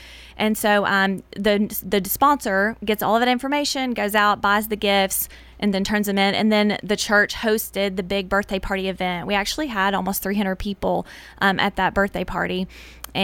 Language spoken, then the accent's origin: English; Murfreesboro, Tennessee, United States; Nathan and I grew up in Murfreesboro, went to Blackman High School.